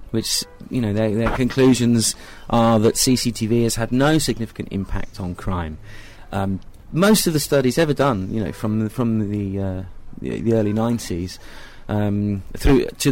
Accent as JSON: {"language": "English", "country": "United Kingdom", "said": "we, as British public, have totally bought into this idea that this is how we police now, by camera."}